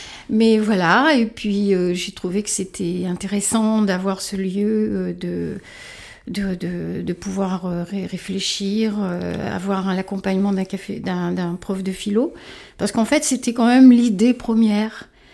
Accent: Paris, Île-de-France, France; born there; puisque je suis née à Paris.

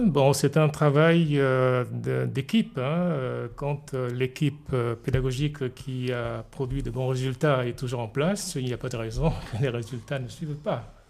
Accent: Chad; moved away; Donc je ne suis pas du tout coupé avec mon pays d'origine.

